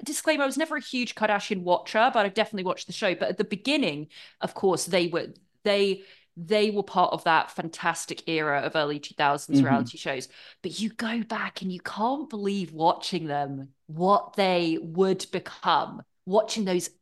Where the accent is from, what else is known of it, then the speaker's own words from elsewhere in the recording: England, United Kingdom; I grew up in England and I'd traveled to America a little bit.